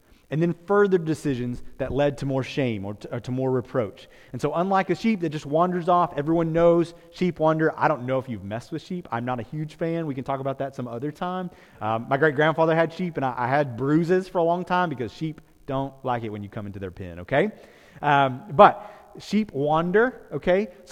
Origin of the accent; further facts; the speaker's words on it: Texas, United States; but I'm from Central Texas, and mesquites are the bane of our existence, okay?